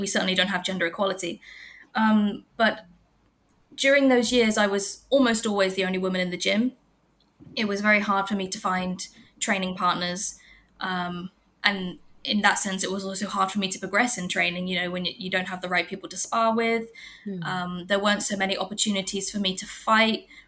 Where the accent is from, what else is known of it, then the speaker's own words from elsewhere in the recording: England, United Kingdom; moved away as an adult; now in Bangkok, Thailand; I'm from England. I moved to Bangkok in 2011